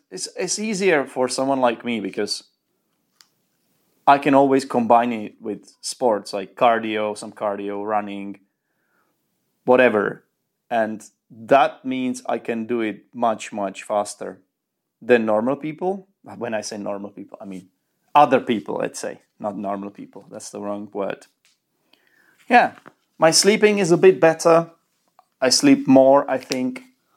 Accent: Czechia; But, you know, I'm Czech. I'm from the Czech Republic.

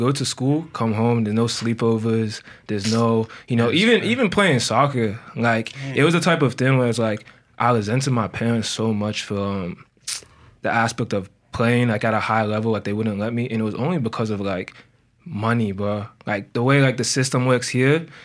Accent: Frederick, Maryland, United States; like, I grew up in Frederick, and shout out to all my dogs in Frederick, but I'm not going to lie to you, that was not the place for me.

